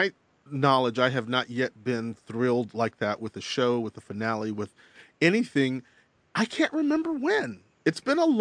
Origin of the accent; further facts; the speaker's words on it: Texas, United States; Well, you know, thing is, I'm from Texas, and I grew up right about that period that they were in.